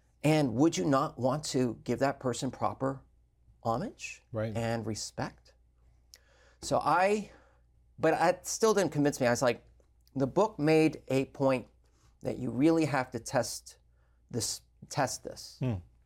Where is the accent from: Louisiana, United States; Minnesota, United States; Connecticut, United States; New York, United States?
New York, United States; New York City; And I grew up in New York City, so I had Jehovah's Witnesses everywhere